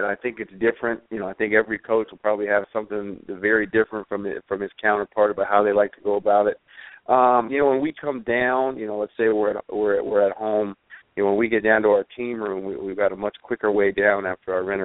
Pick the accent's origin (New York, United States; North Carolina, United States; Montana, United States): Montana, United States; Billings; I'm from Billings, Montana, and I'm out in a camp in Salem